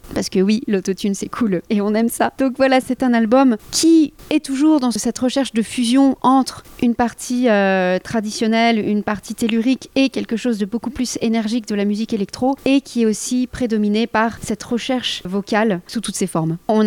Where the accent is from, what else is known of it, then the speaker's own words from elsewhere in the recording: Nancy, Grand Est, France; On vient de Nancy et notre groupe existe depuis 2014.